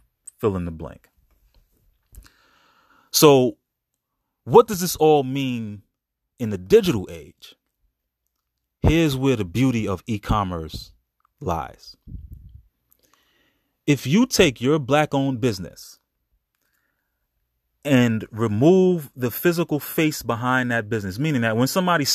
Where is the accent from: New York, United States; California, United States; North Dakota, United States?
New York, United States; Brooklyn; For example, growing up in Brooklyn, New York, Chinese food restaurant, beauty supply store, fish market, the dollar store.